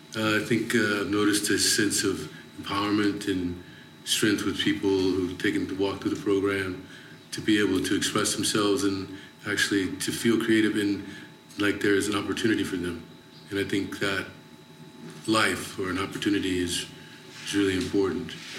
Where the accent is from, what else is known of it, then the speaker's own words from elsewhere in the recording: Los Angeles, California, United States; Well, I mean, I grew up in South Central LA, and the Crips and the Bloods, which are pretty organized gangs at this point, were first giving birth to themselves.